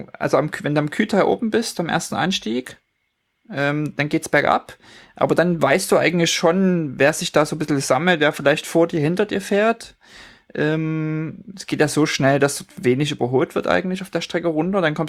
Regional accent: Leipzig, Saxony, Germany; moved away; weil es in meiner alten Heimat stattfindet, auf dem Schirm habe, sind die Neuseen Classics in Leipzig

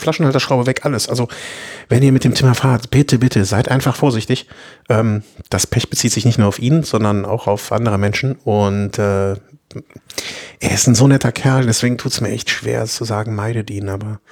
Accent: Cologne, North Rhine-Westphalia, Germany; Als Kölner kann ich dazu natürlich so sagen, ist Düsseldorf immer ein Abenteuer

